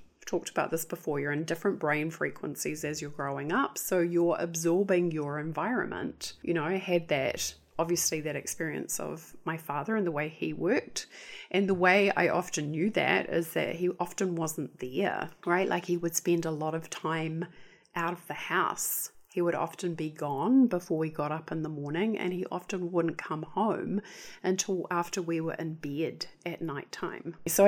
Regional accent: Banks Peninsula, Canterbury, New Zealand; I was 6 going on 7 when I had a major life change, which is when my family moved. We moved from North Canterbury and we moved to Banks Peninsula.

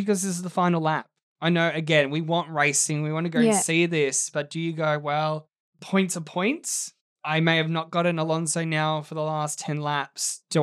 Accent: Australia; Again, being an Aussie boy, you would have wanted to see him on the podium

